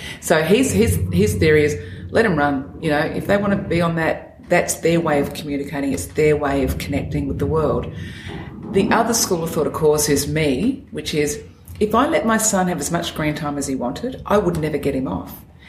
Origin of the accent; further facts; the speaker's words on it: Adelaide, South Australia, Australia; And I say, Adelaide, what part of Adelaide? Here we go, Elizabeth.